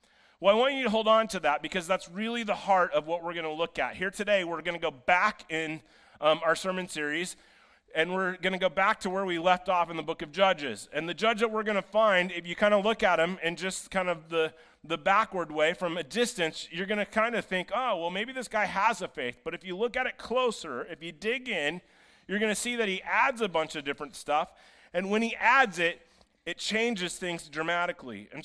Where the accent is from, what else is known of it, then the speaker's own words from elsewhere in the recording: Iowa, United States; I grew up in Iowa. I like meat, you know.